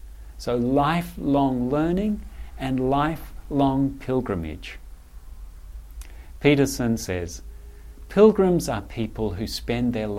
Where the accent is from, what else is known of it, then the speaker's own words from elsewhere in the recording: Canberra, Australian Capital Territory, Australia; When I was growing up in Canberra, often on a Saturday I would go for a ride around Lake Burley Griffin.